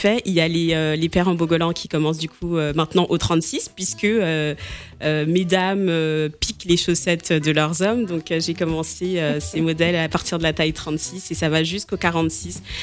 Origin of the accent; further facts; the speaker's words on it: Angers, Pays de la Loire, France; also born or lived in Cameroon; Je suis originaire du Bénin, mais je suis née au Cameroun. J'ai grandi en province, à Angers.